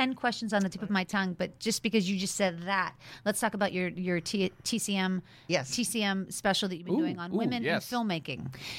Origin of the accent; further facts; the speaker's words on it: Pittsburgh, Pennsylvania, United States; now in Los Angeles, United States; I'm from Pittsburgh and, you know, rural area, and I just never wrapped my head around, until I moved to L.A.